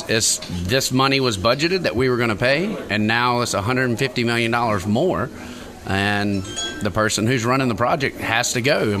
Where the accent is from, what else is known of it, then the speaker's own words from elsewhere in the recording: Rock Hill, South Carolina, United States; Born and raised in Rock Hill.